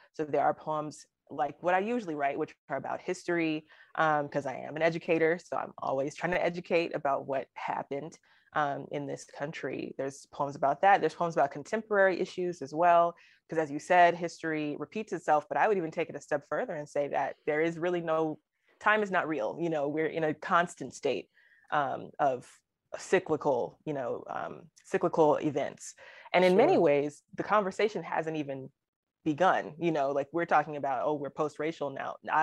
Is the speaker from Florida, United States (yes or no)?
no; Alabama, United States; People who don't know that I'm from Alabama, because I don't really have an accent, they'll, you know, when I say, oh, I'm from Alabama